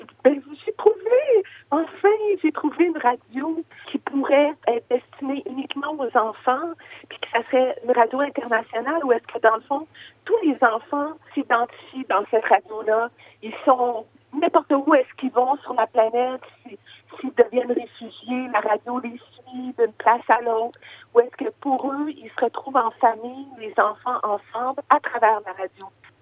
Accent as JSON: {"language": "French", "region": "Quebec", "country": "Canada", "tie": "born there", "said": "En fait, moi, je suis née au Québec, comme on peut peut-être le deviner avec mon accent. Et j'aime dire que mes origines sont moitié syrienne et moitié gaspésienne. De la Gaspésie, une région au bord du Saint-Laurent, ici au Québec."}